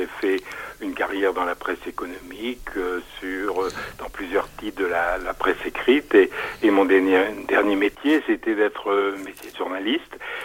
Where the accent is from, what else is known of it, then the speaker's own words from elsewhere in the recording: Hauts-de-France, France; Enfin, c'est pas exactement ma région parce que moi, je suis originaire du Nord.